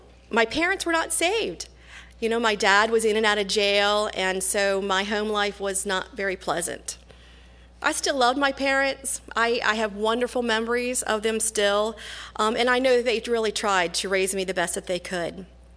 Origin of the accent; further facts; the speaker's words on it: Virginia, United States; As most of you know, we are transplants. I'm from the East Coast. I grew up out in Virginia at the base of the Blue Ridge Mountains. I'm a country girl.